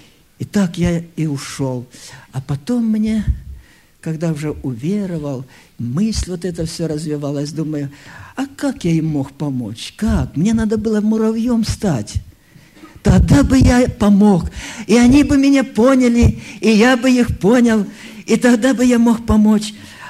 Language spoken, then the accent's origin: Russian; Kemerovo Oblast, Russia; born there; Я родился в Сибири. Родители переехали туда, с Курской области, Глушковский район, так вот, по каким-то причинам. И как раз под зиму, как раз в зиму, в Кемеровскую область.